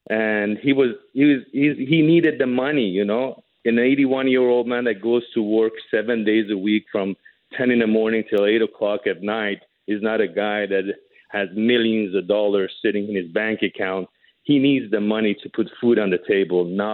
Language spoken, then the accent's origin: English; Iran; moved away; We are refugees from Iran. We came here. We ran away from what happened to us in that country. We couldn't live there. We came here.